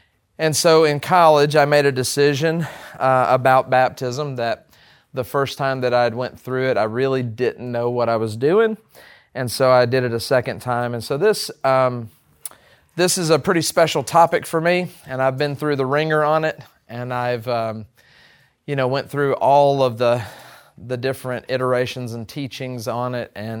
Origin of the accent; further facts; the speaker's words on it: Alabama, United States; now in Columbia, United States; if you can't tell from my accent, I'm originally from Alabama.